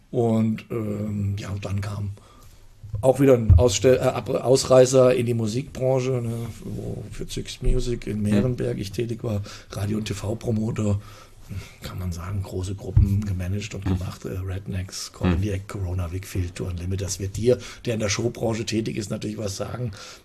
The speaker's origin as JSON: {"language": "German", "town": "Fulda", "region": "Hesse", "country": "Germany", "tie": "born or raised there", "said": "Ich bin geboren in Fulda, bin groß geworden."}